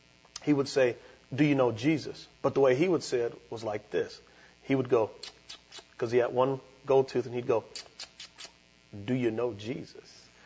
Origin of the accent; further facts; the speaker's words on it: San Antonio, Texas, United States; I grew up in San Antonio, Texas, and raised primarily by my grandmother.